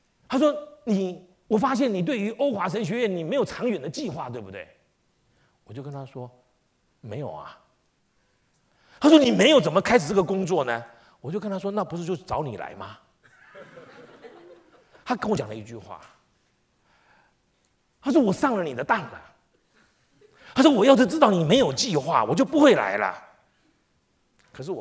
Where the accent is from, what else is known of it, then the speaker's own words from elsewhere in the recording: China; 因为我们是中国人